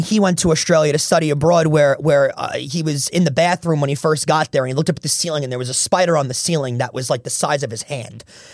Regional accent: New York City, New York, United States; I'm from New York City, so like I grow the scariest thing around me is a squirrel.

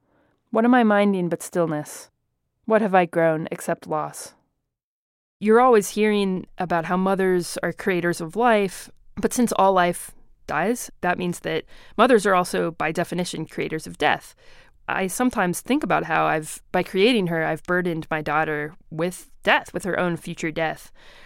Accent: Georgia, United States; now in Denver, United States; My wife and I both grew up in the South. She grew up in Virginia. I grew up in Georgia.

